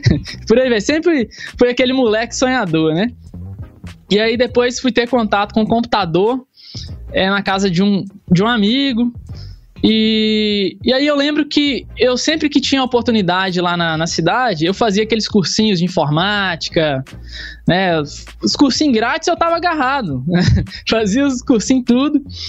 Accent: Dom Cavati, Minas Gerais, Brazil; now in Caratinga, Brazil; Então, eu sou de Dom Cavate. É uma cidade bem no interior de Minas Gerais. Deve ter em média aí uns 6 mil habitantes, não sei. É aqui, é bem próximo onde eu moro hoje, que é Caratinga. Fica 50 quilômetros.

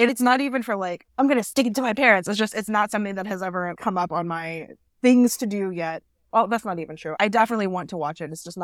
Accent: Tennessee, United States; I grew up, just for context, I grew up in the American South in the late 90s, early 2000s. So it was a very different world than the one we're living in now. Tennessee. Very conservative.

